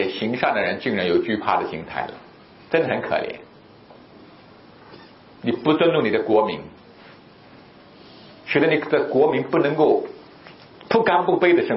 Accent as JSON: {"language": "Chinese", "country": "China", "tie": "born or raised there", "said": "既然上帝让我生在中国，长在中国"}